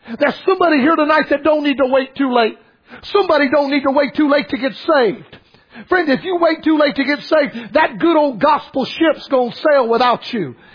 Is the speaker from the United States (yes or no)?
yes; Florida, United States; I preach less in my home state of Florida than any state.